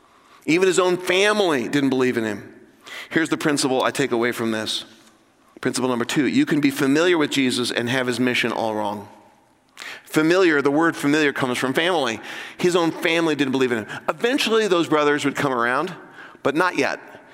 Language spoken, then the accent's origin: English; Indianapolis, Indiana, United States; He actually made up a separate scavenger hunt list just for me, a city slicker, right? I'm from Indianapolis.